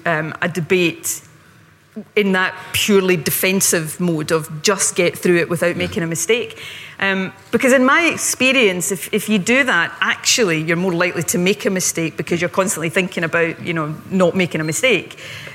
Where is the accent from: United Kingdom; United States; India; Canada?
United Kingdom; Scotland; the joke in Glasgow, or where I grew up in Ayrshire